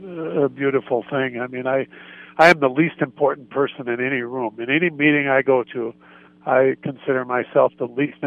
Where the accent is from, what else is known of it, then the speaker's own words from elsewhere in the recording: Bismarck, North Dakota, United States; I am from Bismarck, born and raised here, and yeah.